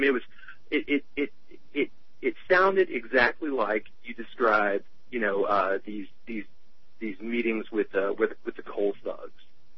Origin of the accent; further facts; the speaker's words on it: Appalachia, United States; now in New York, United States; I mean, I'm an Appalachian.